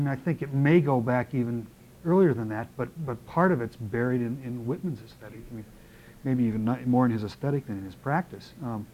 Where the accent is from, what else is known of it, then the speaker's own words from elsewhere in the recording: Canada; now in United States; I'm still a Canadian citizen.